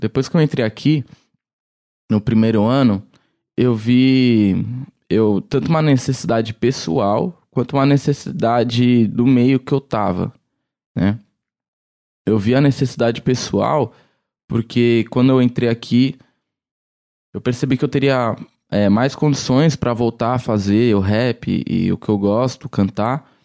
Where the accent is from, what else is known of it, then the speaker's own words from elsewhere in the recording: São Paulo, Brazil; now in Campinas, Brazil; eu venho de São Paulo, né, não sou de Campinas